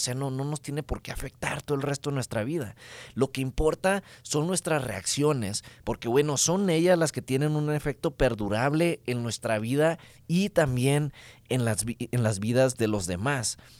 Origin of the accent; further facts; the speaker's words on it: Mexico; como decimos así como mexicanos